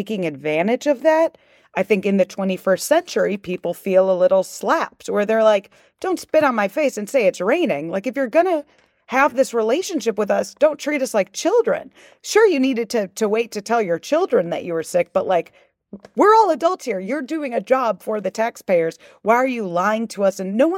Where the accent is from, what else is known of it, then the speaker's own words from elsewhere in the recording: Chicago, Illinois, United States; born there; I will call her Kate Middleton because I was born in Chicago.